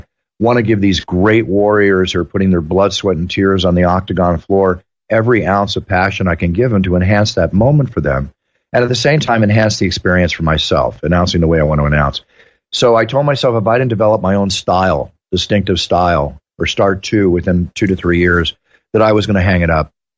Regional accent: Malibu, California, United States; I grew up in Malibu.

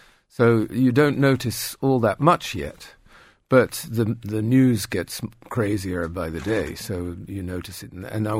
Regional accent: Netherlands; English is a second language; Yes, I was born and bred in the Netherlands

